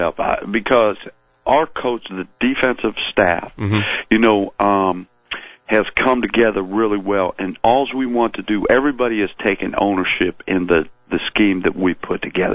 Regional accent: Pennsylvania, United States; Yeah, I know I don't sound like I'm from Pennsylvania, but, you know, I am. I'm a steelworker's son, you know.

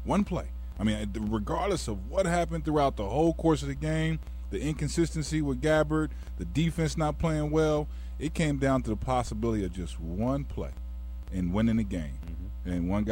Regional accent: Ohio, United States; Oh, they're sick about that. I'm from Ohio.

